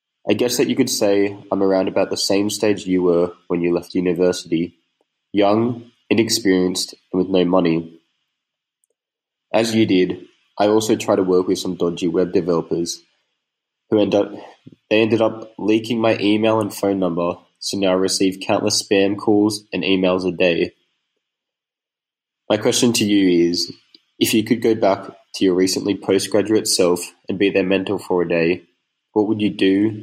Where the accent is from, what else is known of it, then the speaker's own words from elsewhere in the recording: Sydney, New South Wales, Australia; from Sydney, Australia. I'm a uni student